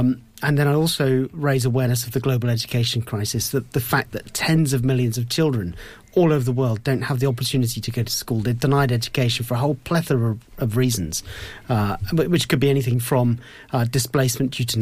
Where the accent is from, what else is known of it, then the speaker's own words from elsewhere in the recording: South West England, United Kingdom; I lived in Devon. I grew up in Devon